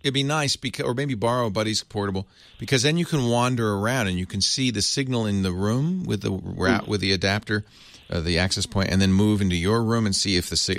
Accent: Santa Cruz, California, United States; I grew up in Santa Cruz, couldn't wait to get out.

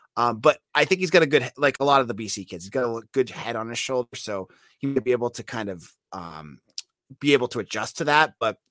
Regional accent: Massachusetts, United States; Yeah, I mean, I'm also from Massachusetts

